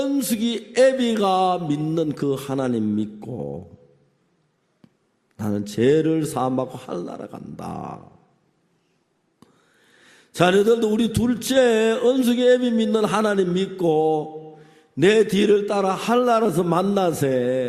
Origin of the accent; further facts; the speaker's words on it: North Gyeongsang, South Korea; 아버지는 제 고향 경북 순산이라는 데서 어릴 때 태어나셔서 거기서 한평생 사시다가